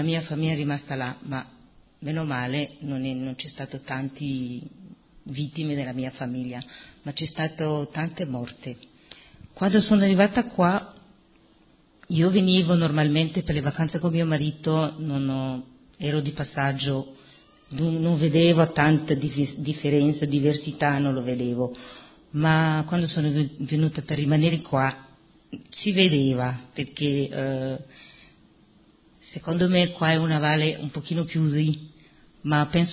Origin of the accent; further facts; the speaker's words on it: Rwanda; Italian is a second language; moved away as an adult; now in Italy; vengo da Ruanda, sono qua nel Primiero da 15 anni, sono fuggita anch'io dalla guerra da 2004.